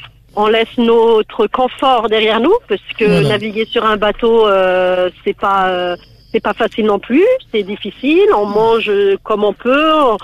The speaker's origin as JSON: {"language": "French", "town": "Nice", "region": "Provence-Alpes-Côte d'Azur", "country": "France", "said": "je suis de Nice"}